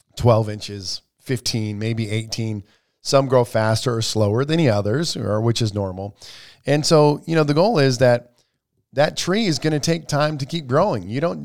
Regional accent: Lyons, Nebraska, United States; Nebraska, I will drive by my home, the house where I grew up in. And you've been to my, did you go to my hometown? Lyons, Nebraska.

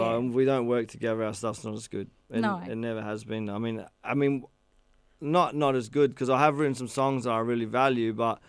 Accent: New Zealand; now in Australia; And I talk about coming from New Zealand to Australia.

